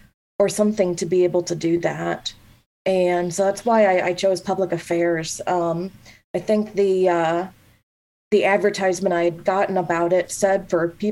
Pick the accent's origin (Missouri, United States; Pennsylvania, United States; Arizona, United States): Missouri, United States; Blue Springs; My folks live back where I grew up in Blue Springs, a suburb of Kansas City.